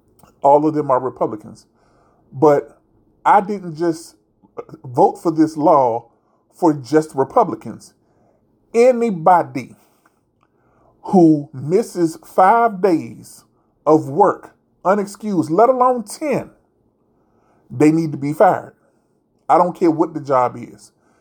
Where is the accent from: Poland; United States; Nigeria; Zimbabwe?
United States; North Carolina; also born or lived in Virginia; Y'all know I'm from North Carolina by way of Virginia.